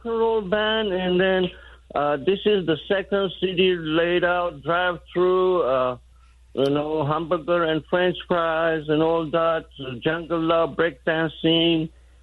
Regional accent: New York, United States; I am from New York. Whenever people talk, the Big Apple, they have a good word.

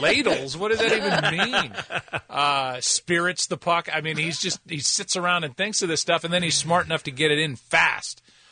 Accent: St. Louis, Missouri, United States; I come from St. Louis, which is a huge soccer town

